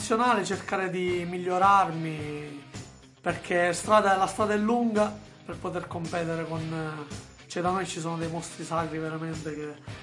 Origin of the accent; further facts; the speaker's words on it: Sicily, Italy; anche io oggi che sono venuto qui dalla Sicilia, non è stato facile